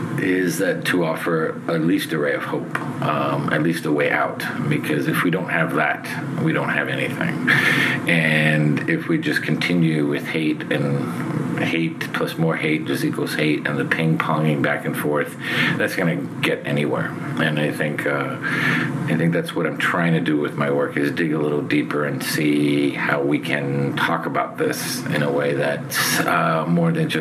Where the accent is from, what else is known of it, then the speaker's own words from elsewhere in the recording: Miami, Florida, United States; I grew up in Miami, so Orlando is my backyard, and I've been to Orlando been to Disney World about 79 times.